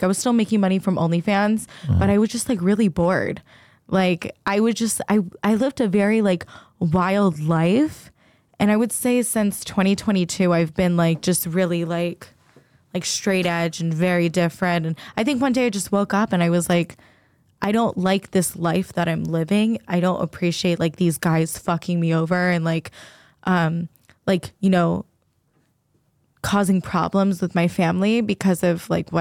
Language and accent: English; Clearwater, Florida, United States; I grew up in Clearwater, so it wasn't like weird.